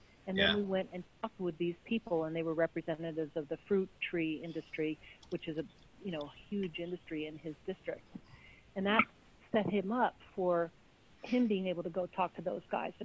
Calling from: Montana, United States; also born or lived in Washington; I'm in Montana. But 2 years ago, I lived in Washington State

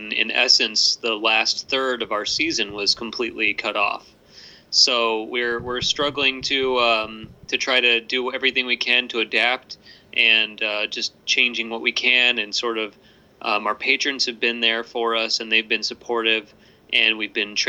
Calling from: Mystic, Connecticut, United States; So I'm at my home studio in Mystic, Connecticut.

